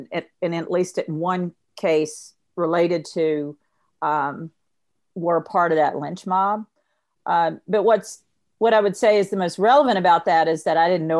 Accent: Philadelphia, Mississippi, United States; I'm from Philadelphia, Mississippi, which is Neshoba County.

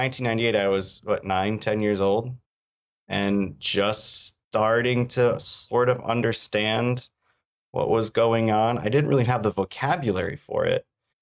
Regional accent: Traverse City, Michigan, United States; So I grew up in Traverse City, Michigan. I grew up on the outside of Traverse City, Michigan. I was a 4-H kid.

